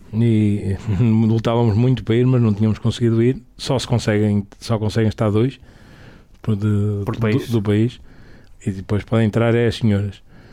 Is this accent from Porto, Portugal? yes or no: yes; Vila do Conde, Porto, Portugal; A gente depois é uma modalidade na minha terra, em Vila do Conde.